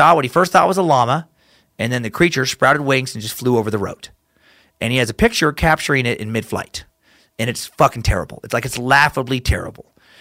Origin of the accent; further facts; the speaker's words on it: Clementon, New Jersey, United States; I grew up in Clementon.